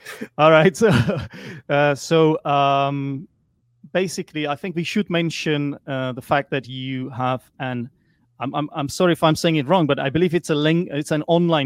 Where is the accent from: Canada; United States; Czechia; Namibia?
Czechia; also born or lived in United Kingdom; because I'm from the Czech Republic.